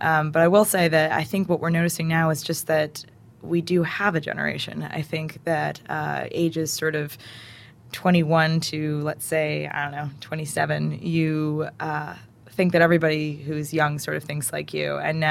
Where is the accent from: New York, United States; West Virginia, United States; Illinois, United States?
New York, United States; White Plains; I am from White Plains, which is the sort of southern region of Westchester County.